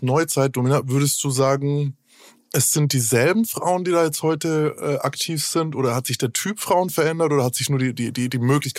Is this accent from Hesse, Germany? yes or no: no; Bavaria, Germany; Ich bin in Bayern aufgewachsen, ich fand das alles sehr schwierig. Ich finde auch heute, dass es nicht meine Heimat ist. Ich habe mich dort nicht wohlgefühlt.